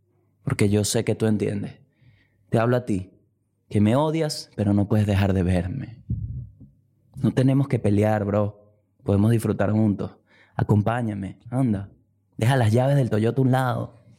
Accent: Venezuela; mi responsabilidad acá como un venezolano que está dándole un mensaje a otro venezolano

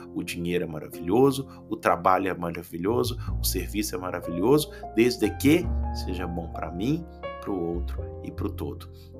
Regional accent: Brazil; moved away as an adult; now in Portugal; Eu sou brasileiro, mas vivo em Portugal há muitos anos.

